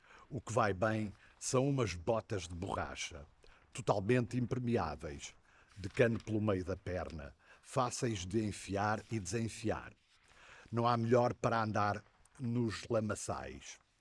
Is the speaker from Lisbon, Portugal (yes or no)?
no; Vila do Conde, Porto, Portugal; born there; now in Vila Nova de Gaia, Portugal; Tenho 62 anos de idade. Sou funcionário público. Nasci em Vila do Conde e vivo há cerca de 20 anos na Granja, em Vila Nova de Gaia.